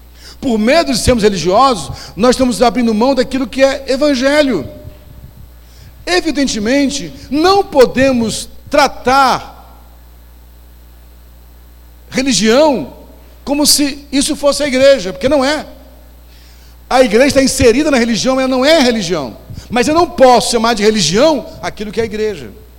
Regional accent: Northeast Region, Brazil; Eu não sou branco. Eu sou pardo, sou nordestino, mas não sou negro.

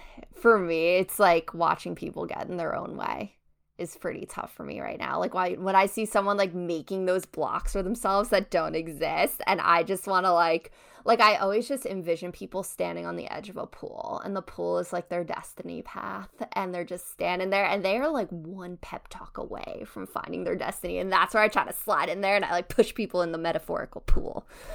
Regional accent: New York, United States; accent: New York; This might be my New York accent, the Marriott.

